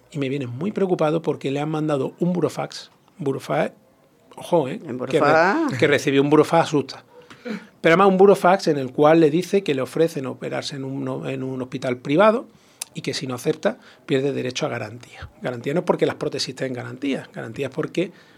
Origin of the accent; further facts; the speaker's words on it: Málaga, Andalusia, Spain; Porque a mí como malagueño me dolería mucho